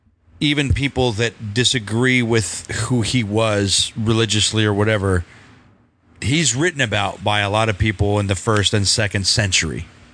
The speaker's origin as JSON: {"language": "English", "town": "Loveland", "region": "Colorado", "country": "United States", "tie": "born or raised there", "said": "We grew up in Loveland, Colorado."}